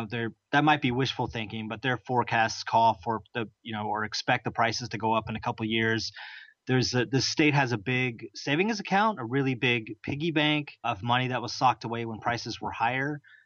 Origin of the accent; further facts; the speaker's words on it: Alaska, United States; I'm from Alaska, and I can tell you all through my life, you've always heard politicians talk about, look, we need to diversify.